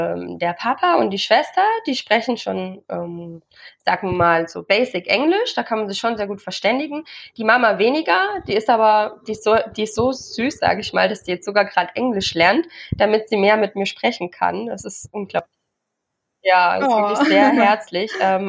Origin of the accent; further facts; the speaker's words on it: Leipzig, Saxony, Germany; moved away; ich bin im Osten groß geworden. Leipzig zählt zu einer der unreligiösesten Orte auf der ganzen Welt. Welch Ironie, dass ich jetzt in einem doch islamisch geprägten Land lebe.